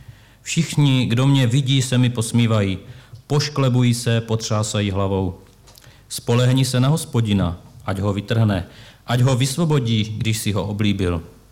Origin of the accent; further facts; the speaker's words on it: Přerov, Olomouc Region, Czechia; born there; now in Olomouc, Czechia; ačkoliv jsem se narodil v Přerově, studoval v Lipníku, tak jsem uvěřil v Brně. Ženu jsem si našel na biblickém kurzu v Ostravě a teď žijeme v Olomouci